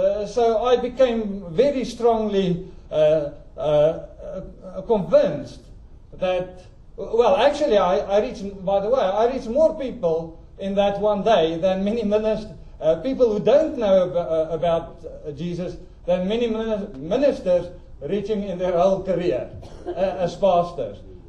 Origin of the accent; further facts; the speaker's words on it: South Africa; now in United Kingdom; As you can hear, I'm a South African. When I preach in the UK, I need to use a PowerPoint because people cannot follow my accent, even though we had been living in the UK for the past 14 years.